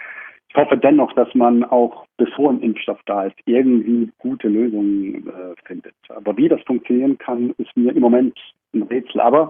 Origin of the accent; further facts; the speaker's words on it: Switzerland; aber ich bin auch in der Schweiz aufgewachsen